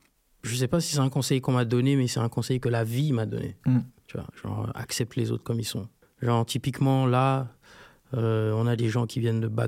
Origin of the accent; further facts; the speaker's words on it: Libreville, Estuaire, Gabon; born there; Moi, je suis né à Libreville.